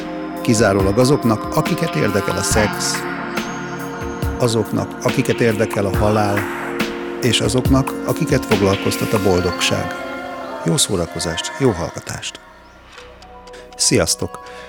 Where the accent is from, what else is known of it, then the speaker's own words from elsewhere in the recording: Óbuda, Budapest, Hungary; Óbudán nőttem föl, ahol minden második gyerek zenekart alapított